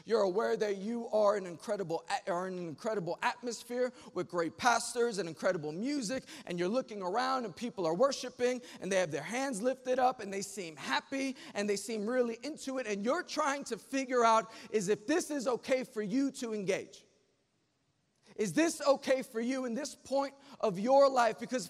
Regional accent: Queens, New York, United States; Now, my friend lived in Brooklyn, and I grew up in Queens, which is really just a quick way of saying our homes were miles apart from one another.

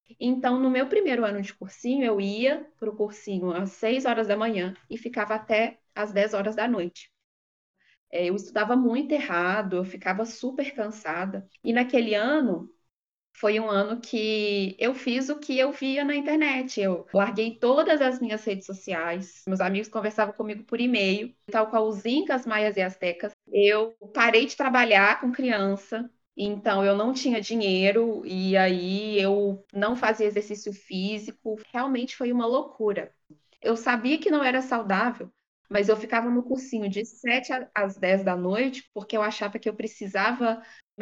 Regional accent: Belo Horizonte, Minas Gerais, Brazil; Eu sou de Belo Horizonte, Minas Gerais, e a minha família também é de lá.

